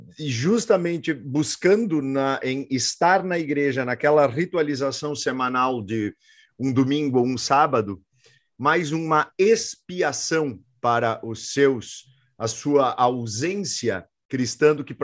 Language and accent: Portuguese; Nova Prata, Rio Grande do Sul, Brazil; eu fui criado num universo católico, em Nova Prata